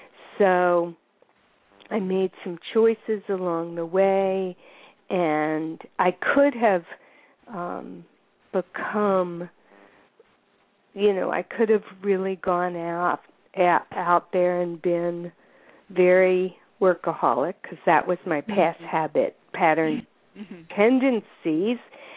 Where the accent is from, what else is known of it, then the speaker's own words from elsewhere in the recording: Baltimore, Maryland, United States; I was raised in Baltimore, Maryland, and I set out and got my undergraduate degree at Emory University in Atlanta